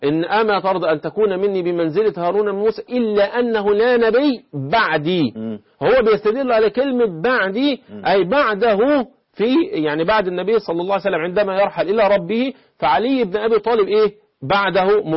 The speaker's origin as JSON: {"language": "Arabic", "country": "Egypt", "said": "احنا بنقوله ايه كمصريين"}